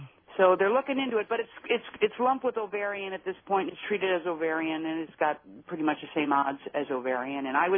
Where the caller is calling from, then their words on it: Los Angeles, California, United States; I'm calling from Los Angeles.